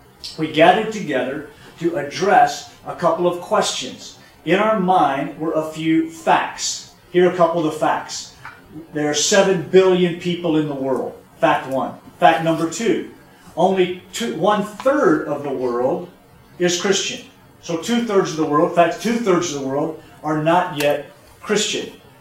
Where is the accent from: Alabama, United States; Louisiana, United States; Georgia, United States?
Georgia, United States; Atlanta; We're from Atlanta. People come to Atlanta.